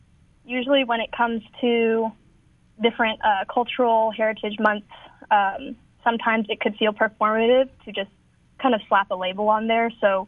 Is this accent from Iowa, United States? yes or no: no; California, United States; I'm originally from the Bay Area. I attended Cal Poly from 2017 to 2021, recent grad, and I have now moved back to the Bay Area.